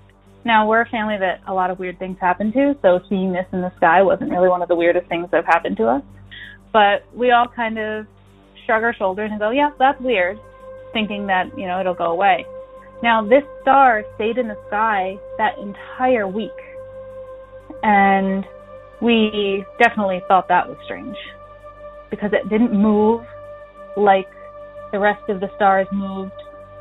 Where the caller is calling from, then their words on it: New York, United States; I'm calling from New York.